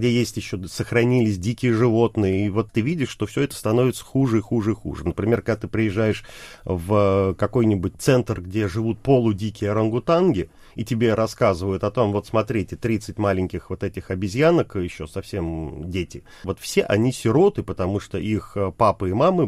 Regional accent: Russia; я говорил, что я россиянин.

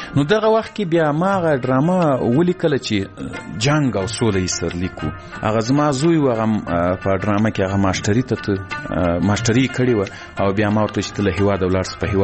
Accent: Ghazni, Afghanistan; ځکه زه له غزني څخه یو دوه درې کسان وو

